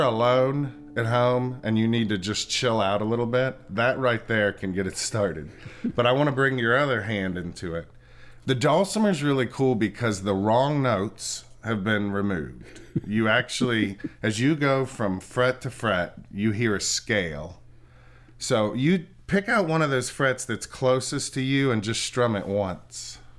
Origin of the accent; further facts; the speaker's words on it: Erlanger, Kentucky, United States; I grew up in Erlanger, Kentucky. Went to Dixie Heights High School, not far from Turkey Foot Road. And I grew up on Creekside Circle.